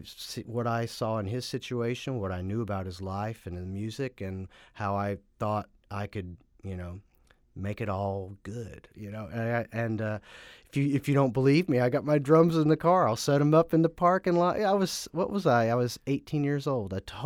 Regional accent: Knoxville, Tennessee, United States; I grew up in South Knoxville, you know.

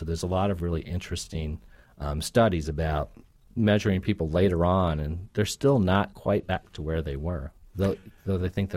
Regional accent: Minnesota, United States; and I grew up in Minnesota, so hockey's king there.

